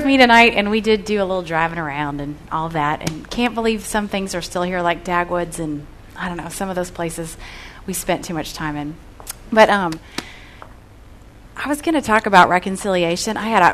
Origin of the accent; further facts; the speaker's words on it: Cincinnati, Ohio, United States; I would always say I'm from Cincinnati, and my major is Campus Crusade for Christ.